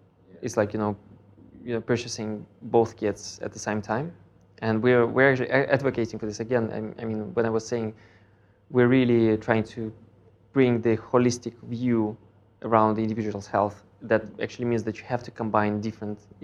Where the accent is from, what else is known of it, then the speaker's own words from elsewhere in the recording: Moscow, Russia; I grew up in Moscow as a child, and my parents used to send me